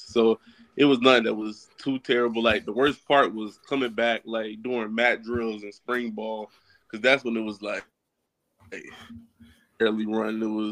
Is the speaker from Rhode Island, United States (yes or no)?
no; Virginia, United States; I'll go out to Blacksburg and see what it's – because I'm from Virginia, but I've never been to Blacksburg.